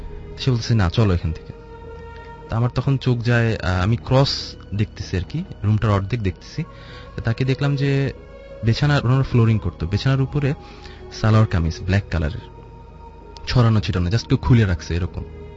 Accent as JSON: {"language": "Bangla", "town": "Dhaka", "region": "Dhaka Division", "country": "Bangladesh", "said": "আমি মগবাজার থেকে এসেছি"}